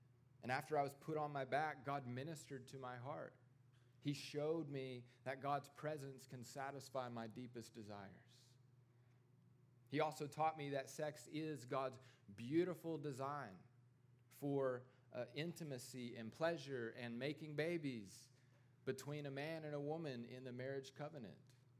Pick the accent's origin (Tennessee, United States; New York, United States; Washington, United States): Tennessee, United States; You know, growing up in East Tennessee, I had all sorts of ideas about truth.